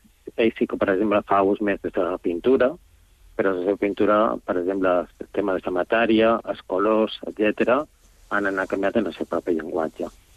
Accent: Inca, Balearic Islands, Spain; igual que jo mateix, que som d'Inca

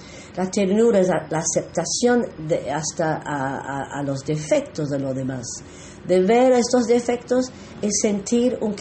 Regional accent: Belgium; Yo vengo de Bélgica, por ejemplo

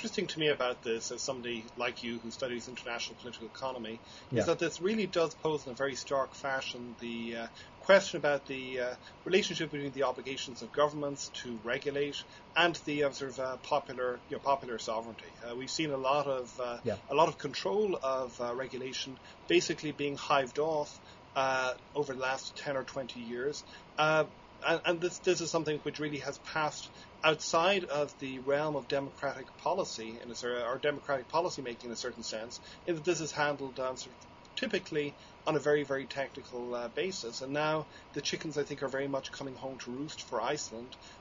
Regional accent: Ireland; I'm an Irish person

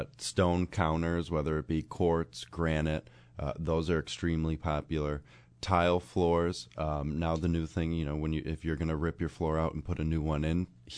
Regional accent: Buffalo, New York, United States; Growing up in the Elmwood Village and living in the city my whole life without air conditioning, I don't think it's that big of a deal. You know, and we live in Buffalo.

